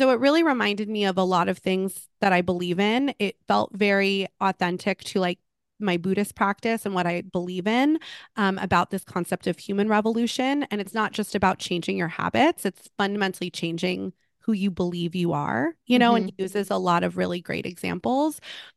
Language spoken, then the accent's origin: English; Malibu, California, United States; I grew up in Malibu. It's true to old Malibu.